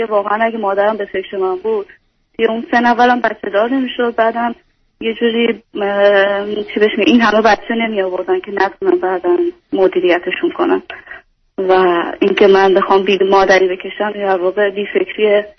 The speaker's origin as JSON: {"language": "Persian", "country": "Iran", "lives_now": "Italy", "said": "به عنوان یه ایرانی خارج از ایران"}